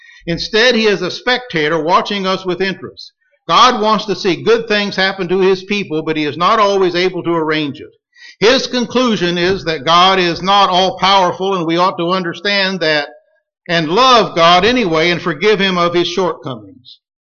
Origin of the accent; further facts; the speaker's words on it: United States; as an American citizen, I have my preferences as to who I would like to see elected